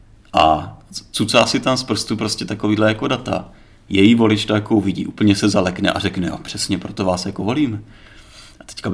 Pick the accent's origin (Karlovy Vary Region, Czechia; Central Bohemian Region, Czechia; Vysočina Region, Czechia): Vysočina Region, Czechia; Hrbov; born there; Minulý týden jsem byl na poutní mši svaté v Hrbově, v svém rodišti.